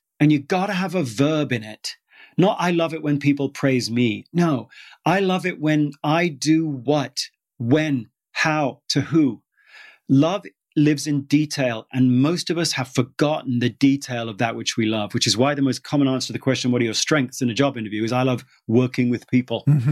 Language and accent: English; United Kingdom; I'm British. There are no bobcats in Britain.